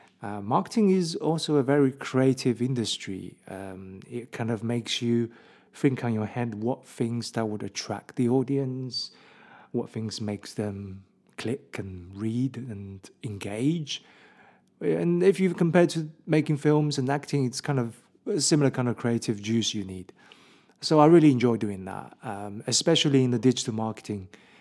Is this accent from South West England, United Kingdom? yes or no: no; Birmingham, West Midlands, United Kingdom; I found a job as a marketing manager in London because I came from Birmingham in the UK.